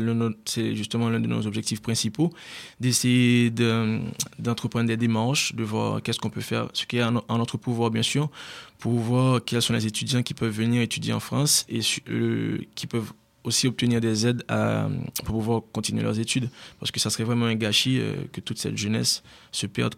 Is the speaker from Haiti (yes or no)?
yes; Haiti; Mais même si je suis haïtien, je dois reconnaître qu'il faut un peu se reporter au contexte de l'époque.